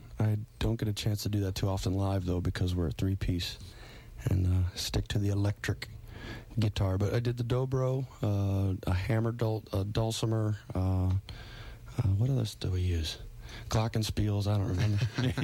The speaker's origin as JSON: {"language": "English", "town": "St. Louis", "region": "Missouri", "country": "United States", "said": "Our very first show actually was out of town. We're from St. Louis."}